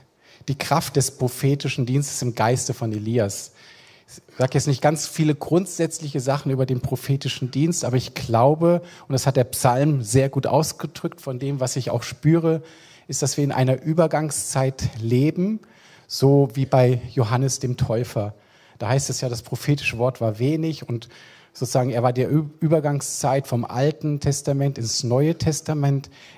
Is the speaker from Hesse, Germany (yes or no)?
yes; Frankfurt, Hesse, Germany; Sprich, wir kommen aus Frankfurt, lieben auch die Großstadt.